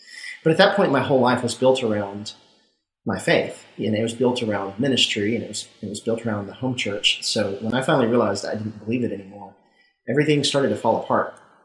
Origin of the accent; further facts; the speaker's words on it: Mississippi, United States; Well, I grew up in Mississippi and was a Southern Baptist. So my background is very, very evangelical. And I grew up in a mega church